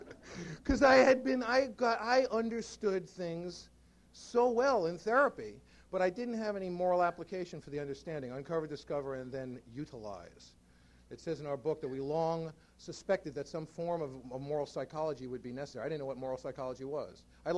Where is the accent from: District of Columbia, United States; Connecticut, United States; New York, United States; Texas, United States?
New York, United States; New York City; I grew up in the Bronx in New York City.